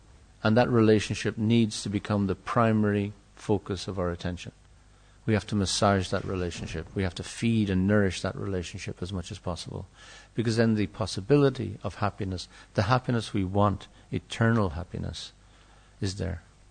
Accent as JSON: {"language": "English", "country": "Ireland", "said": "Take the fact that I'm Irish seriously."}